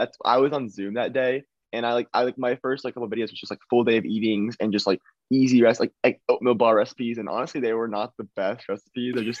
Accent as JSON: {"language": "English", "town": "Nashville", "region": "Tennessee", "country": "United States", "said": "I am from Nashville, Tennessee. I am 18 years old"}